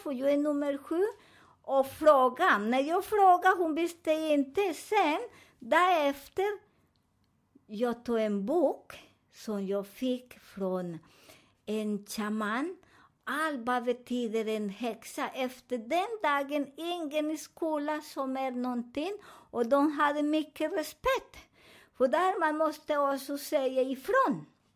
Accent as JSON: {"language": "Swedish", "country": "Colombia", "second_language": "Swedish", "lives_now": "Sweden", "said": "Så till idag, när jag åker till min hemland, Colombia."}